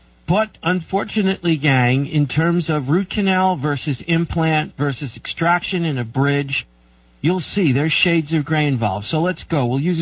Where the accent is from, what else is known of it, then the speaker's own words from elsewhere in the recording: New York, United States; now in California, United States; I'm from New York. You can't get enough sun if you come to California from New York a long time ago.